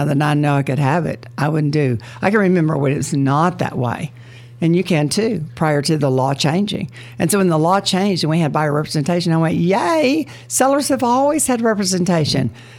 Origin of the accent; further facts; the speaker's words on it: Texas, United States; So Texas, being native Texan that we are, though, we're a little prejudiced.